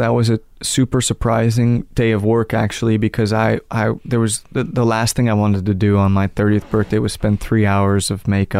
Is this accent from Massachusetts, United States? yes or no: no; Manhattan, New York, United States; also born or lived in Connecticut; I grew up in Manhattan and then Connecticut.